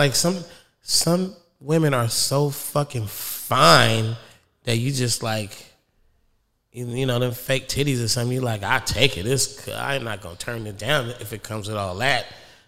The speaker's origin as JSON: {"language": "English", "region": "California", "country": "United States", "said": "I'm from the Bay."}